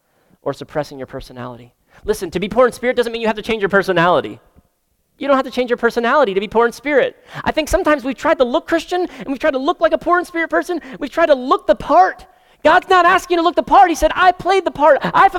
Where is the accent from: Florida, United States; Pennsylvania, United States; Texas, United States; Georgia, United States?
Florida, United States; We grew up in South Florida, and I'd see it on the back of guys' boats, usually like big cigarette boats.